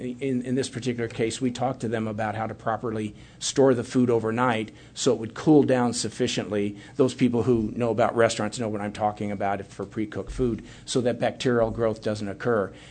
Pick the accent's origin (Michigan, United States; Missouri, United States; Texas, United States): Missouri, United States; Kansas City; they came from major places in my hometown of Kansas City, where barbecue is king, to Tennessee and other places.